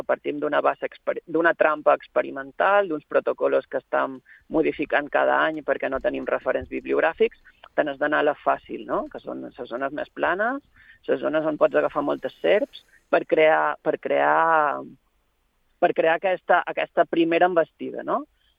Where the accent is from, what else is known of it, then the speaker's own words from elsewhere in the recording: Ibiza, Balearic Islands, Spain; born there; he nascut a Eivissa